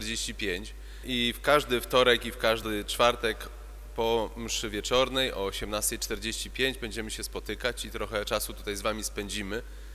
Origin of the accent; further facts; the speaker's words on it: Koszalin, West Pomeranian Voivodeship, Poland; Jesteśmy stąd, czyli z Koszalina.